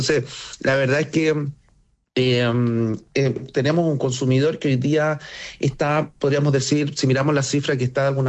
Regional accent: Chile; Sí, de la tradición, y además que somos chilenos

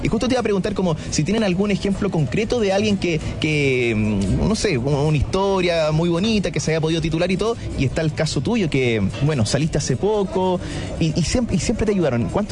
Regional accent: Quintero, Valparaíso, Chile; yo vengo de Quintero, que es cerca de Viña del Mar

